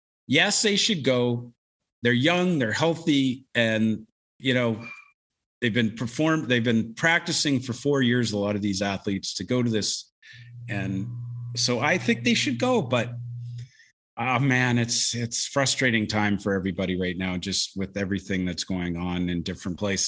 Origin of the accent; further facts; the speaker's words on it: Canada; now in California, United States; It's my home country. It's my home. And you know, I'm living down in California